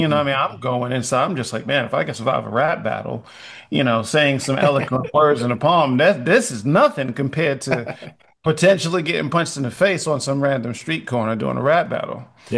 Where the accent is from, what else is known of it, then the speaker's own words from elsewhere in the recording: Hollis, New York, United States; But growing up in Hollis gave me a bunch of edge.